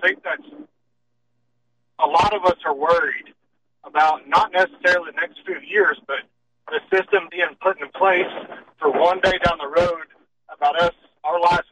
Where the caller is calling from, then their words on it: Oklahoma City, Oklahoma, United States; from Oklahoma City